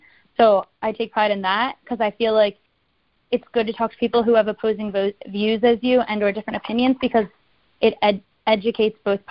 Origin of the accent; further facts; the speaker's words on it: Philadelphia, Pennsylvania, United States; Philadelphia, outside of Philadelphia, Pennsylvania.